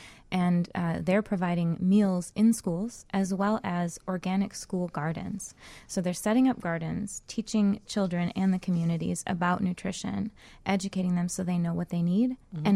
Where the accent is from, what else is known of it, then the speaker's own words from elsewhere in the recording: Minnesota, United States; I actually grew up in Minnesota, so I grew up a Twins fan.